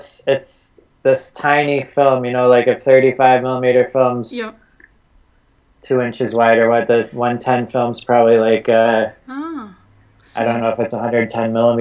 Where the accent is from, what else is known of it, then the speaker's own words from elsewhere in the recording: Syracuse, New York, United States; just living in Syracuse, my hometown